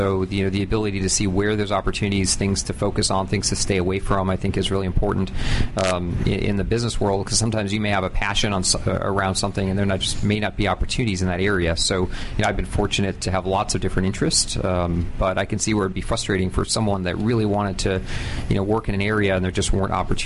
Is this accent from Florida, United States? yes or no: no; Wisconsin, United States; A small village in Wisconsin.